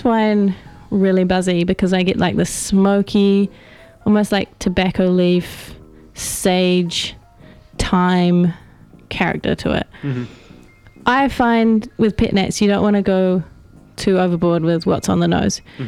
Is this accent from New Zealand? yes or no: yes; New Zealand; But as a Kiwi, that's really hard to admit